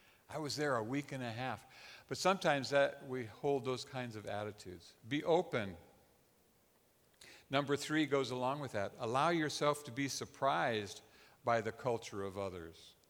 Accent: United States; I'm an American. And I find it very comfortable to hang around with other Americans.

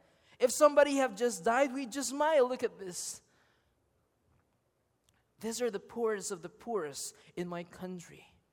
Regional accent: Philippines; And that's how Filipinos are. I love being a Filipino. But I'm not saying all these things to deny the fact that there's pain and suffering among my countrymen.

